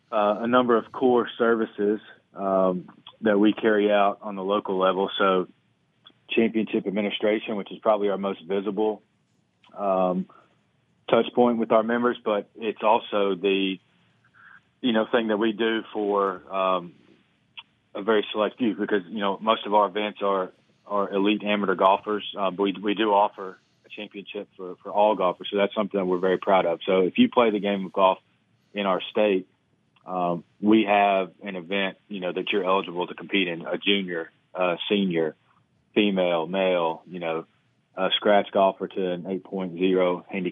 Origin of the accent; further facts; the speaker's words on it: Tennessee, United States; moved away as an adult; now in Louisiana, United States; I'm originally from Tennessee, but I moved down to Louisiana in 2011 after having gotten the USGA Boatwright internship.